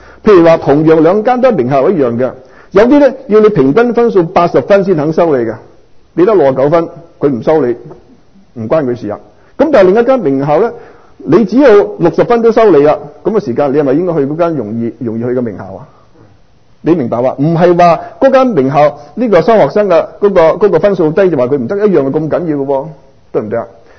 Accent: Guangdong, China; 特别我哋广东人唔怕。

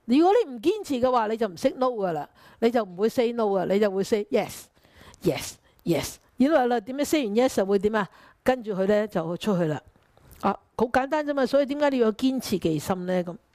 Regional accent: China; 隱慾我們中國人都說的，古人有說的

